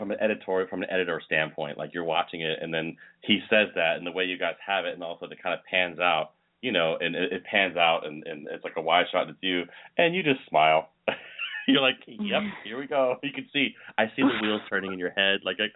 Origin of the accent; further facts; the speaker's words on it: Virginia, United States; And I remember very distinctly growing up in Virginia, where I'm originally from, my mom having trouble paying the water bill.